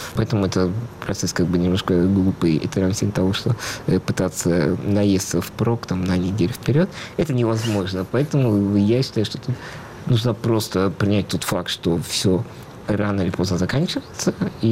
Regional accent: Russia; born there; поскольку я русский человек, я родился в России, тут родились мои все предки, похоронены.

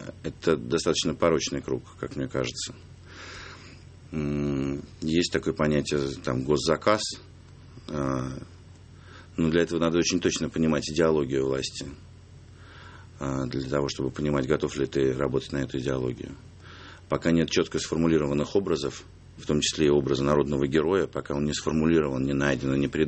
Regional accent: Russia; я русский, что я россиянин. Россиянин. Патриотическое кино, когда я счастлив, что я родился в этой стране.

